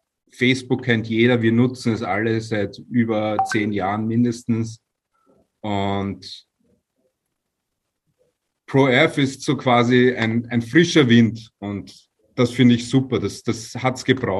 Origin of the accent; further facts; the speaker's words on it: Eisenstadt, Burgenland, Austria; born there; Und ich bin ein gebürtiger Eisenstädter und das ist gleich die Nachbarortschaft.